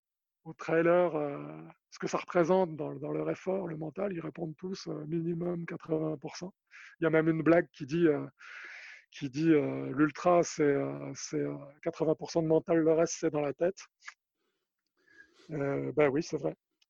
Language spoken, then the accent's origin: French; Paris, Île-de-France, France; Comme je suis parisien, j'ai un peu de mal à m'entraîner au dénivelé.